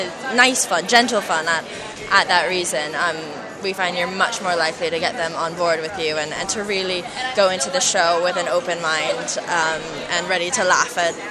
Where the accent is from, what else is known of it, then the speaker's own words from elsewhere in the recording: United States; now in London, United Kingdom; We all live in London, but I'm from the States.